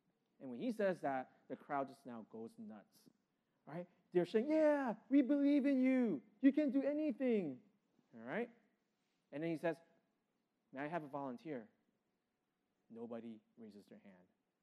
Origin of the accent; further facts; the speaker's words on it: Kuala Lumpur, Malaysia; visiting my hometown in Kuala Lumpur, Malaysia, right?